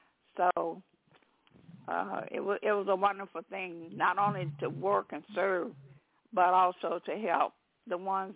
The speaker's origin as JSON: {"language": "English", "region": "Texas", "country": "United States", "tie": "born there", "said": "And so then she told him that I was from Texas. I was born in Texas."}